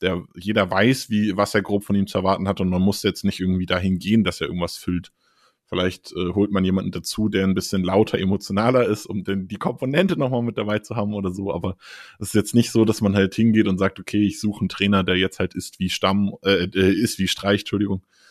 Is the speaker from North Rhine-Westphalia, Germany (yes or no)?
no; Frankfurt, Hesse, Germany; Als Frankfurter war ich am guten Ende dieses Beefs.